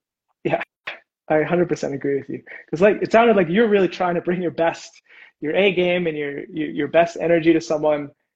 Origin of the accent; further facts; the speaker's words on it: Canada; I mean, it happens in Canada as well. I'm from Canada.